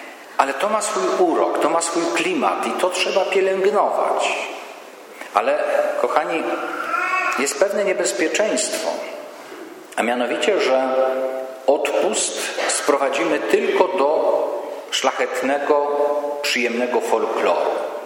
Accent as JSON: {"language": "Polish", "region": "Świętokrzyskie Voivodeship", "country": "Poland", "said": "Ja też pochodzę z niewielkiej wiejskiej parafii nadwiślańskiej, 150 km stąd, w okolicach Połańca, Pacanowa"}